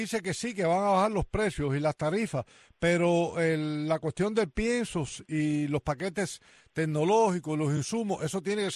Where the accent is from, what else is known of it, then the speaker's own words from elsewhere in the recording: Camagüey, Cuba; born there; murieron en mi tierra, donde yo nací en Camagüey